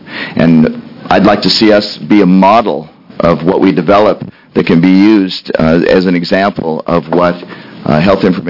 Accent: Hermiston, Oregon, United States; I'm from Hermiston, Oregon, representing District 29, the Senate.

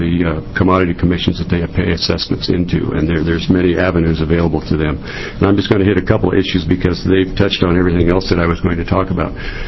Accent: Culver, Oregon, United States; I'm from Culver in Central Oregon.

